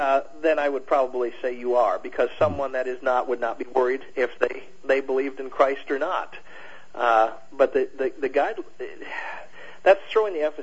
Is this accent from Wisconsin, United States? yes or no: yes; Wisconsin, United States; Oh, I'm from Wisconsin.